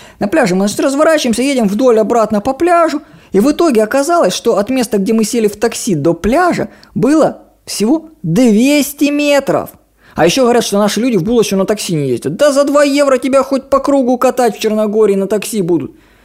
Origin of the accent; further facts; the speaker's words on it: Russia; А когда он узнал, что я из России